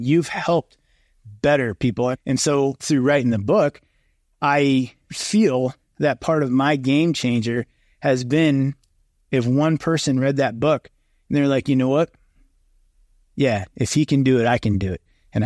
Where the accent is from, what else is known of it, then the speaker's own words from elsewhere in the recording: Oregon, United States; And I say Oregon because I'm from Oregon.